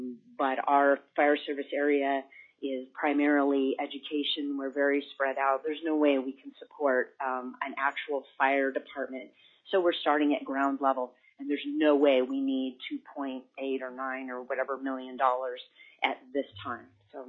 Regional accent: Two Rivers, Alaska, United States; I am also from the Two Rivers area

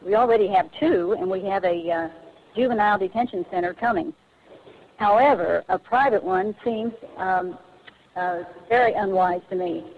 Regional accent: Soldotna, Alaska, United States; I'm from Sladotna

